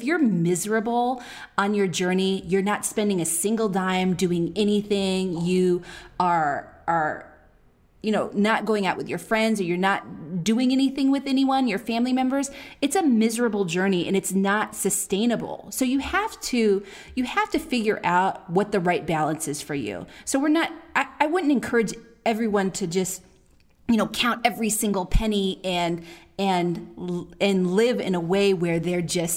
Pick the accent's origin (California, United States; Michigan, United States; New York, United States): California, United States; Oakland; We're from Oakland, like I said